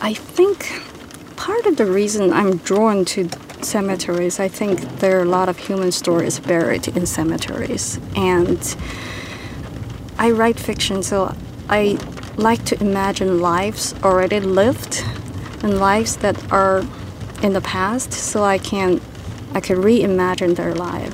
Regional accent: China; English is a second language; now in California, United States; You know, I'm not from California. I immigrated from China, and so I thought, you know, it doesn't matter if I'm from elsewhere.

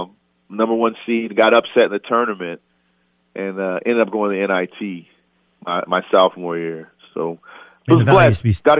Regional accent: Indiana, United States; But, you know, I came from Indiana where we didn't do stuff like push it and shoot threes on the break.

